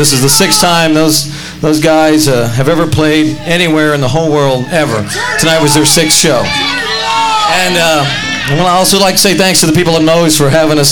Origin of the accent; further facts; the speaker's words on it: Oklahoma City, Oklahoma, United States; we come from Oklahoma City, Oklahoma.